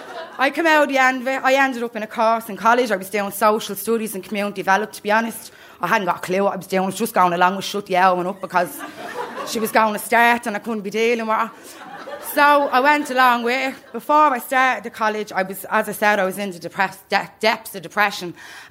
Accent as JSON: {"language": "English", "town": "Darndale", "region": "Leinster", "country": "Ireland", "said": "I come from Derndale, I come from a serious, hardcore community that gets nothing but bad press, but it's an amazing community"}